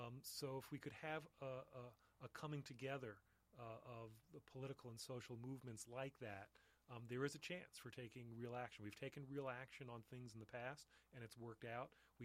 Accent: New York, United States; but I was growing up in New York at the time.

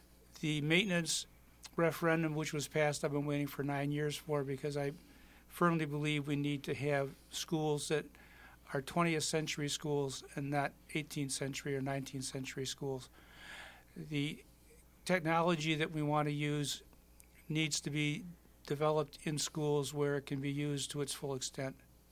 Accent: Racine, Wisconsin, United States; I'm a lifelong resident of Racine. I grew up in West Racine and attended Pratt Elementary, went on to McKinley, and then I graduated from Park.

